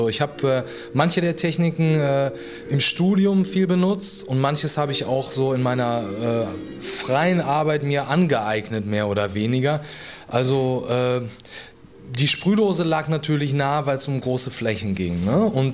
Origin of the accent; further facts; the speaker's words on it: Bochum, North Rhine-Westphalia, Germany; now in Berlin, Germany; Ich komme ursprünglich aus Bochum und lebe mittlerweile in Berlin. Ich habe zwischenzeitlich in Dortmund und in New York studiert.